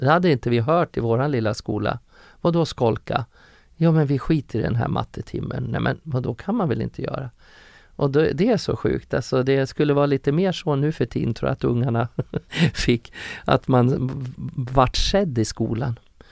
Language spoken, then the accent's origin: Swedish; Furuvik, Gävleborg County, Sweden; jag kommer ju från Furuvik, söder om Gävle. Jag växte upp utanför djurparken i Furuvik där.